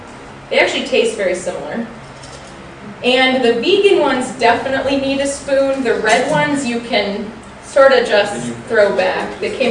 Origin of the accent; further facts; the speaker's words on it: South Carolina, United States; I've been very proud recently of my home state of South Carolina.